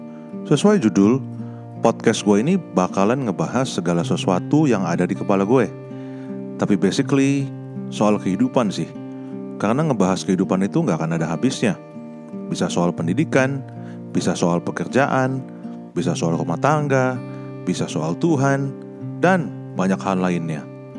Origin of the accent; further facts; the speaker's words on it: Jakarta, Indonesia; Gue lahir dan besar di Jakarta. Mulai dari TK hingga SMP, gue bersekolah di Sekolah Ora et Labora. Panglima Polim lokasinya, tetapi SMP adanya di Pondok Indah.